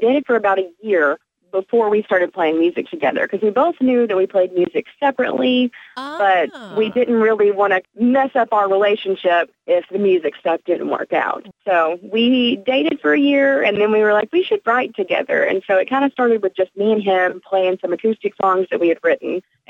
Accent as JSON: {"language": "English", "region": "Kentucky", "country": "United States", "said": "I'm from Western Kentucky, so near Paducah and a little bitty tip."}